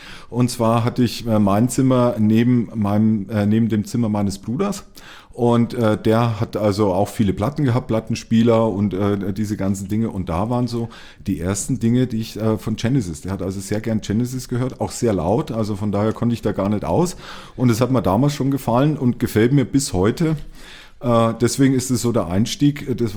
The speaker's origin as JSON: {"language": "German", "town": "Selb", "region": "Bavaria", "country": "Germany", "tie": "born or raised there", "said": "Ja, also ich bin hier aufgewachsen in Selb, habe hier meine Schule gemacht"}